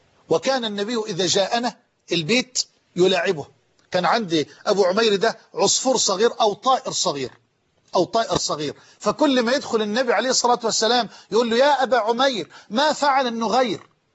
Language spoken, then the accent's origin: Arabic; Damouh, Egypt; أنا كنت طفلا صغيرا، ممكن أكون 6 سنين، وكنت في هذا الوقت أعشق الأذان، وأؤذن في مسجدنا في قريتنا المتواضعة دموه